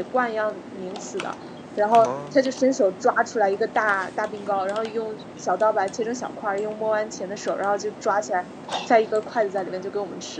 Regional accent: China

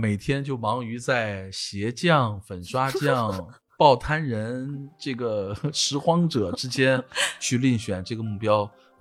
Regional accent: Dalian, Liaoning, China; 但其实我的老家哈、啊、就是我出生地其实是东北大连，但其实东北大连大部分人的祖籍是山东。

